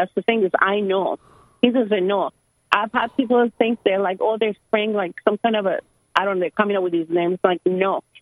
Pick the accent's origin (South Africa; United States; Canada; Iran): Iran; I'm from Iran. I just wanted to let you know.